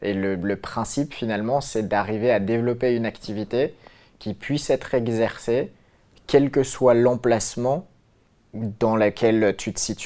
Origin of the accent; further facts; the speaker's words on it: Philippines; je suis plus chez moi aux Philippines et je me sens plus chez moi en France